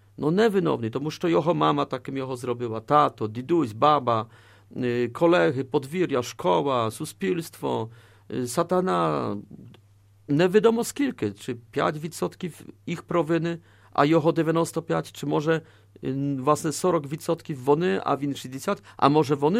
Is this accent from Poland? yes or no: yes; Poland; якщо сказав мені, що ми, Поляки, повинні простити Шведам